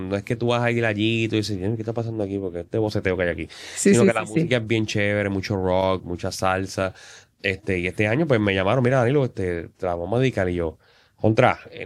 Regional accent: Levittown, Puerto Rico; also born or lived in Bayamón; Bueno, nací en Bayamón, me crié en Levittown toda la vida.

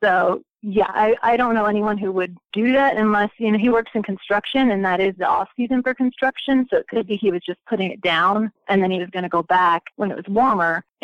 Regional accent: Indiana, United States; Yeah, I'm from Indiana, so not so much specifically Texas

